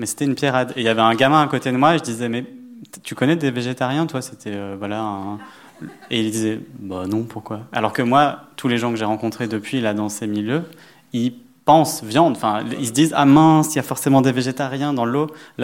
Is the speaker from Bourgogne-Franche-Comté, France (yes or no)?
no; Grenoble, Auvergne-Rhône-Alpes, France; now in Paris, France; Moi, Grenoble, donc dans la campagne à côté de Grenoble.